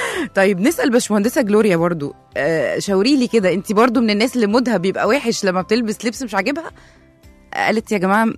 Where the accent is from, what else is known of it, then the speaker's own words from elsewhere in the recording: Egypt; إحنا كمصريين بنحب اللبس قوي وبنصرف فلوس كتير جدا على اللبس